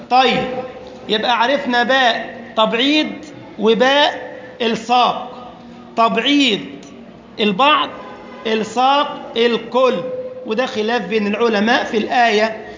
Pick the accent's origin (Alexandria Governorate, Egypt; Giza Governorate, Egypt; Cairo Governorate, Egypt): Giza Governorate, Egypt; Giza; زي صاحبنا كان رجل طيب عندنا في الجيزة